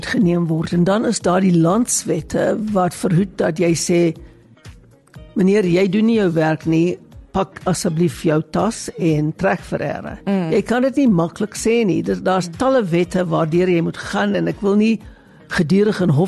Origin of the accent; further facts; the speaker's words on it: Johannesburg, Gauteng, South Africa; now in Cape Town, South Africa; Johannesburg is my tuisdorp. Ek het daar groot geword, ek is daar gebore, groot geword. Skool gegaan, universiteit gegaan, gaan werk daar vir die eerste keer. Ek het net Kaap toe getrek omdat ek met iemand getroud was wat in Kaapstad werk.